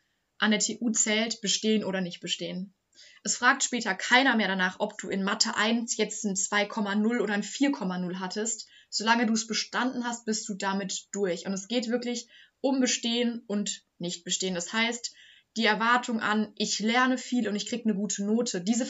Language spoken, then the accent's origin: German; Bavaria, Germany; Also ich hatte in Bayern, muss man vielleicht dazu sagen, dass ich nicht aus Hessen komme, ein 1,5 Abi.